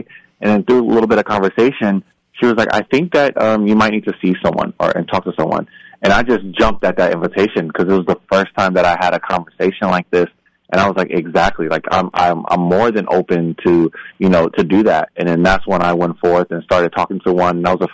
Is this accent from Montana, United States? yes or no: no; California, United States; I'm from Southern California, so it was a big culture shock for me the moment I landed in Eugene.